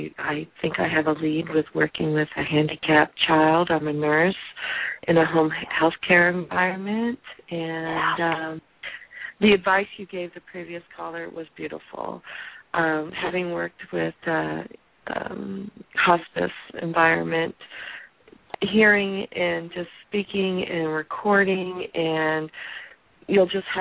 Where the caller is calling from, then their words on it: California, United States; I'm calling from California.